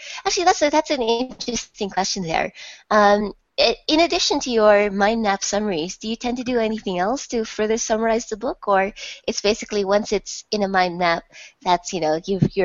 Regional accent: Philippines; I'm Filipino.

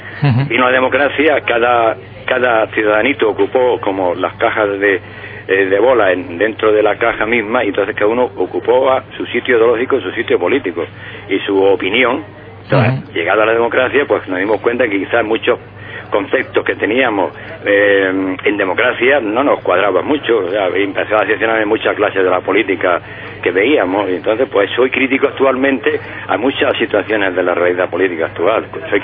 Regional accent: Andalusia, Spain; moved away; Soy un almeriense que tuvo que salir de mi tierra y buscar trabajo en Madrid, Barcelona, y esa es la historia.

